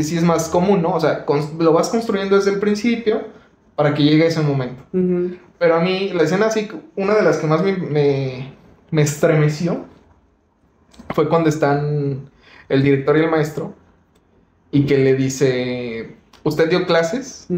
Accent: Mexico; a lo mejor no sé si porque somos mexicanos, como que te identificas un poquito más.

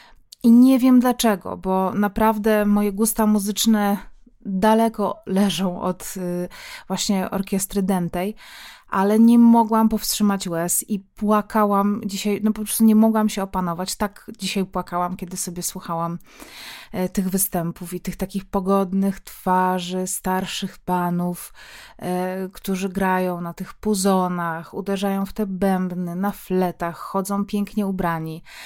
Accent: Silesian Voivodeship, Poland; jako Ślązaczka, urodzona na Śląsku, wychowana w rodzinie górniczej, nie całkowicie górniczej, ale jednak

